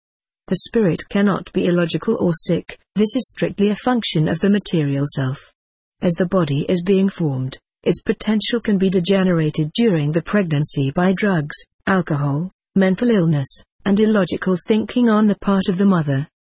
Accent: Wichita, Kansas, United States; I was raised in the Episcopal Church in the Midwestern town of Wichita, Kansas, and was considered a Christian, just like everyone else there.

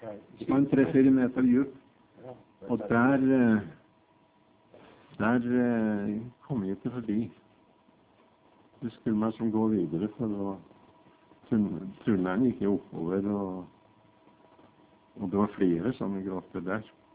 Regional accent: Western Norway, Norway; jeg var i kirke, der jeg vokste opp, på Vestlandet, i den kirke som jeg gikk som smågutt.

